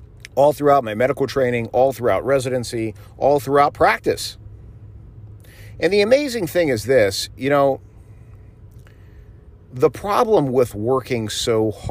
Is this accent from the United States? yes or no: yes; Florida, United States; I grew up in South Florida, and so I was mowing lawns to make extra money.